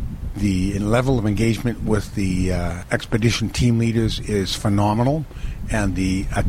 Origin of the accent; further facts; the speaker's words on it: Calgary, Alberta, Canada; I'm from Calgary, Alberta, Canada.